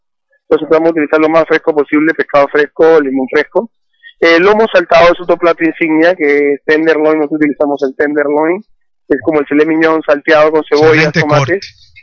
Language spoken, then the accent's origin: Spanish; Peru; now in Miami, United States; Sabemos que somos peruanos